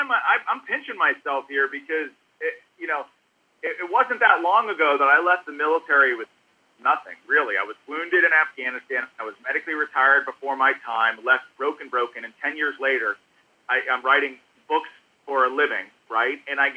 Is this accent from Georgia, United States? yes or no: no; Pittsburgh, Pennsylvania, United States; I'm from Pittsburgh, Pennsylvania.